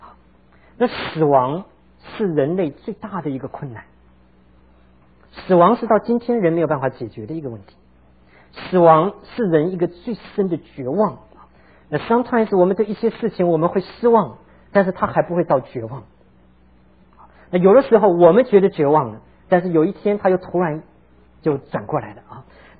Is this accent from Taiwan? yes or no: yes; Tainan, Taiwan; 我们小的时候在台湾的这个也不叫乡下，就住在安平。那么从台南到安平中间有一个坟墓区啊